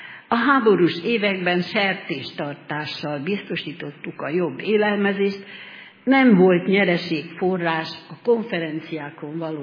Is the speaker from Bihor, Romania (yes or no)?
yes; Oradea, Bihor, Romania; mert Nagyváradról jöttem fel osztálytársaimmal, Nagyváradtól Balatonszárszóig